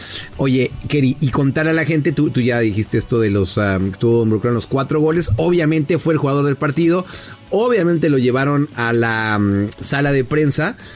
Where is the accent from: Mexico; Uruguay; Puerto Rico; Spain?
Mexico; yo como único mexicano ayer en conferencia de prensa